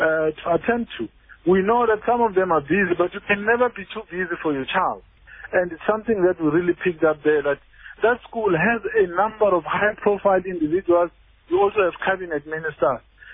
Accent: South Africa; Because as much as we are all South African, we have cultural differences, we have traditional things that we want to do.

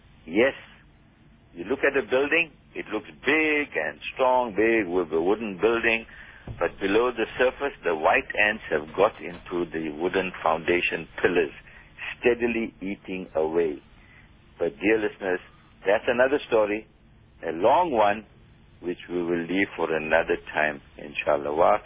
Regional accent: Port Shepstone, KwaZulu-Natal, South Africa; An old man from Paddock, about 40 miles from my hometown, Port Shepstone, wanted a loan for 1,000 rands.

